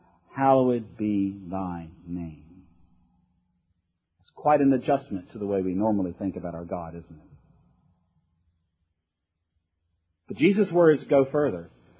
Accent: Virginia, United States; I come from Virginia.

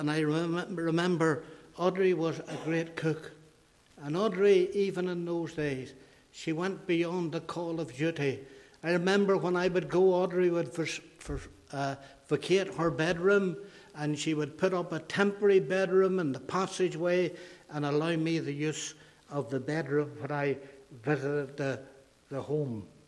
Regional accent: Ballymena, Northern Ireland, United Kingdom; I came from Ballymena originally

